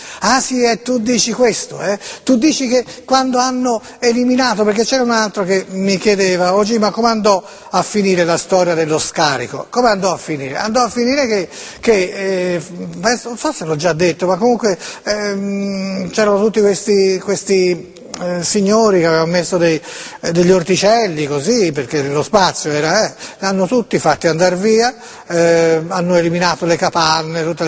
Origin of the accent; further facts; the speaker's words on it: Greece; va bene che io provengo dalla Grecia, ma non lo so il greco, sinceramente